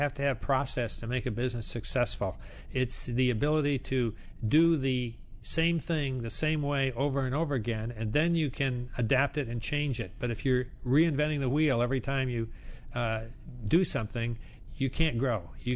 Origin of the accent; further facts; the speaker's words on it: Owosso, Michigan, United States; I grew up in a small town in Michigan, in central Michigan. I hardly ever mention the name to people who aren't from Michigan, but it's called Owosso. It's got about 20,000 people.